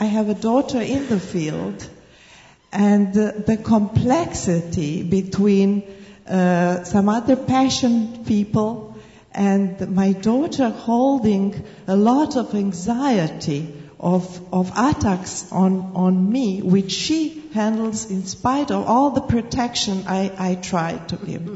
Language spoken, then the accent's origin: English; Belgrade, Serbia; from Belgrade, Serbia.